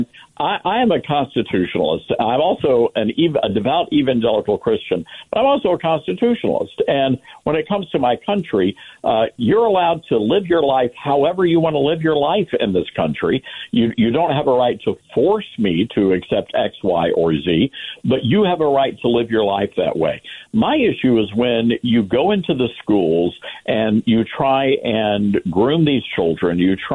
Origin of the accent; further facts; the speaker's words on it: Tennessee, United States; Many of them ended up in Tennessee, which is my home state